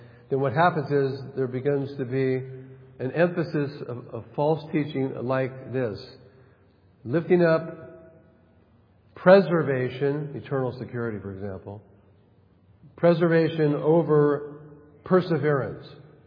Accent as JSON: {"language": "English", "region": "California", "country": "United States", "said": "I've lived in the Bible Belt now for 30-something years, so I am part of the Bible Belt, even though I'm from California."}